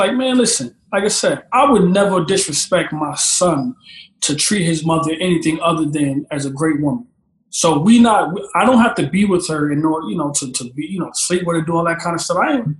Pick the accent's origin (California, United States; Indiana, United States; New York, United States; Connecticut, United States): New York, United States; Rochester; also born or lived in Brooklyn; I'm from Rochester, New York. So I'm like an hour and a half from Buffalo.